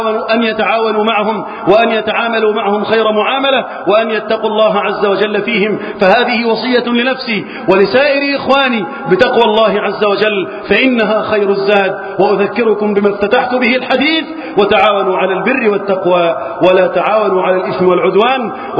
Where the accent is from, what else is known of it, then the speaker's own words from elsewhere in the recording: Egypt; اللهم احفظ بلدنا مصر وسائر بلاد المسلمين من كل مكروه وسوء